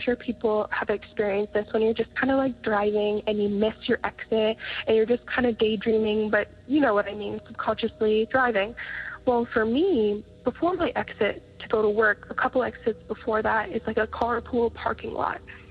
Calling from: Canada; I am from Canada

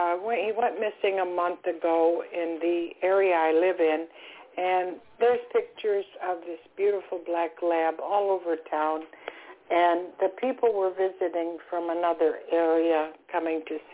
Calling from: Florida, United States; I'm calling from Florida.

